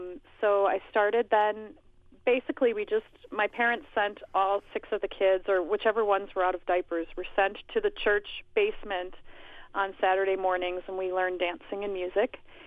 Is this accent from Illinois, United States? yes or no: yes; Chicago, Illinois, United States; but I grew up in Chicago, in the city, and I started taking Irish dancing when I was about 5 years old